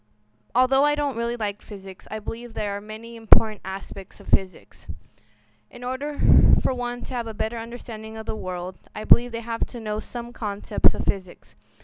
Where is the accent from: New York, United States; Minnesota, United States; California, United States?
California, United States; Indio; now in San Diego, United States; I am from Indio, California, which is here in SoCal, and it is about 30 miles east of the Palm Springs area.